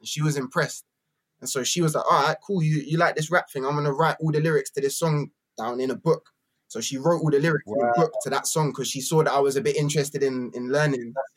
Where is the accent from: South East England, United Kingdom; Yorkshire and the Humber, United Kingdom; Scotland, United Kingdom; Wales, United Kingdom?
South East England, United Kingdom; Brighton; also born or lived in London; And then a few years later, me and my mum went to Brighton. So I've always been a bit back and forth, really. I've always been there's part of the elements of Brighton where I've always associated with home and then elements of London that I've always associated with home.